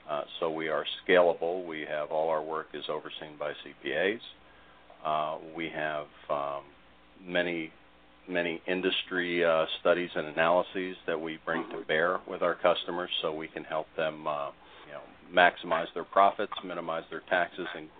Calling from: Riverview, Florida, United States; I live in the Tampa Bay area, a small town in the suburbs of Tampa, Riverview, Florida.

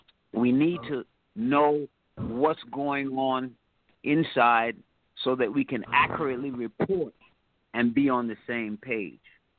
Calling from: Atlanta, Georgia, United States; It's a ministry here in Atlanta, Georgia, so I'm calling from Atlanta.

